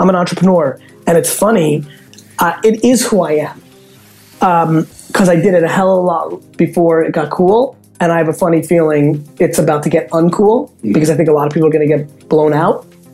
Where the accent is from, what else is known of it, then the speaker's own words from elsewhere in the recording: United States; is a far greater gift to me than I grew up in America or, you know, am a white male.